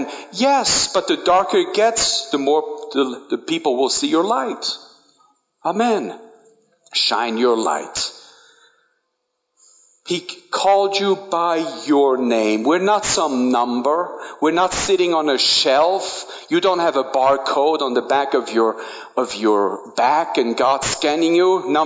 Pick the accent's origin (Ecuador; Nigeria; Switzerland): Switzerland; Of course, growing up in Switzerland, one of the favorite sports is football